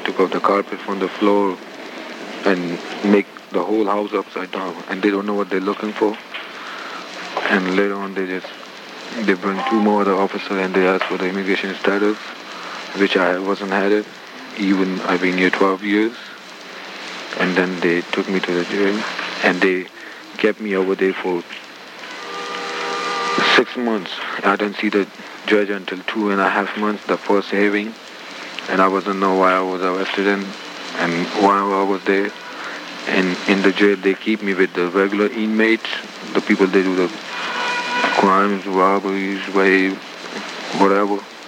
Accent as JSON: {"language": "English", "country": "Pakistan", "said": "I'm from Pakistan."}